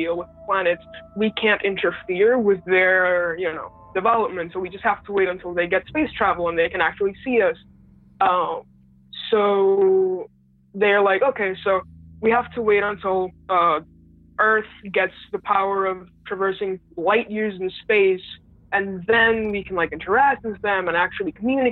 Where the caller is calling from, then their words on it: Puerto Rico; Puerto Rico.